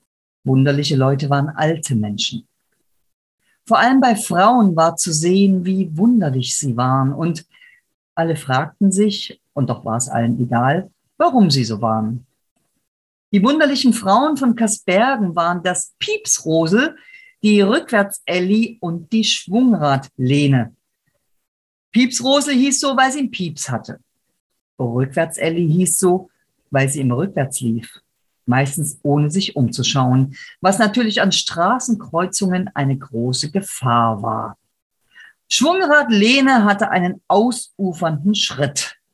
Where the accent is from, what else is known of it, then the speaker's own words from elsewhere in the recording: Chemnitz, Saxony, Germany; in der Stadt, damals Karl-Marx-Stadt, zur Handlung des Buches, und heute heißt die Stadt Chemnitz meine Heimatstadt.